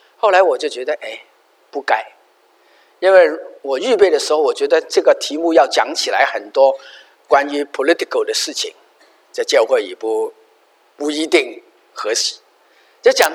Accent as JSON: {"language": "Chinese", "country": "Hong Kong", "lives_now": "United States", "said": "我们从香港来的人觉得香港更乱"}